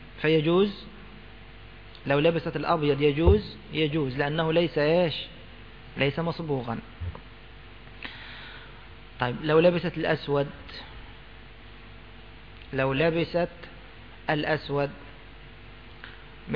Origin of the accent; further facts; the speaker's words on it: Egypt; لا، هذه عندنا في مصر هكذا، يصنع من القطن المصري هكذا